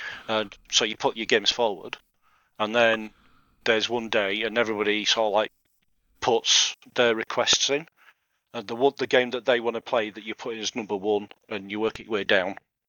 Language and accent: English; Yorkshire and the Humber, United Kingdom; You know, I'm from Yorkshire. I'm grumpy.